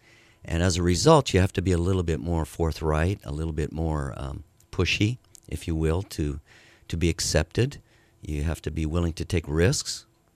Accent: Hawaii, United States; also born or lived in Denver, United States; left Hawaii when she was pregnant for me. Came back to Hawaii when I was just about 11, 12. But from the age of birth in Colorado, Denver, Colorado, to that date

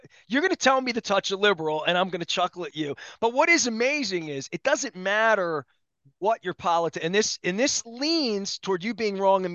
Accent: Dundalk, Maryland, United States; And anytime I think of the Key Bridge, it's nice for me. I'm from Dundalk.

